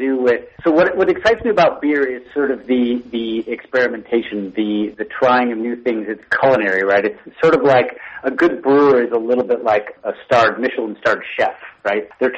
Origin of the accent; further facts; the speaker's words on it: Seattle, Washington, United States; I'm originally from Seattle. I grew up there, right, sort of during the big craft beer boom.